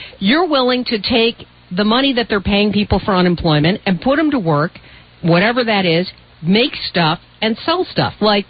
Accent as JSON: {"language": "English", "town": "Chicago", "region": "Illinois", "country": "United States", "tie": "born or raised there", "said": "So in Chicago, my hometown, one of the things that the government has done is they keep selling assets."}